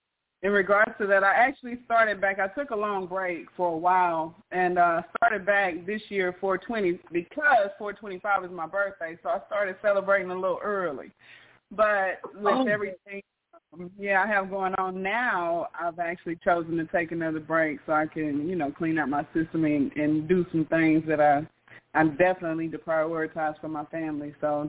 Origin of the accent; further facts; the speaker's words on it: Texas, United States; I'm actually from Texas, north of Dallas, Texas.